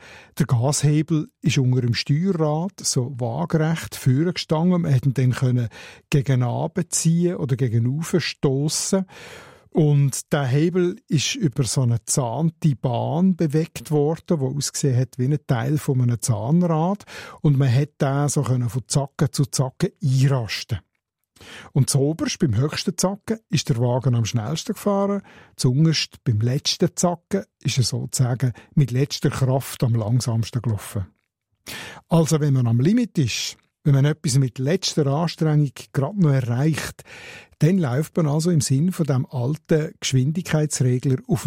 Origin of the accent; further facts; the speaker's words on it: Solothurn, Switzerland; accent: Schwarzbubenland dialect; In meinem Dialekt ist ein Gutzi ein Bonbon, also ein Zucker, ein Zückerli.